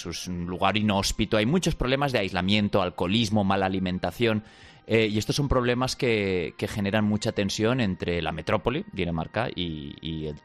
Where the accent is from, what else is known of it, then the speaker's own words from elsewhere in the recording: Spain; Y ahí nosotros como españoles lo podemos entender mejor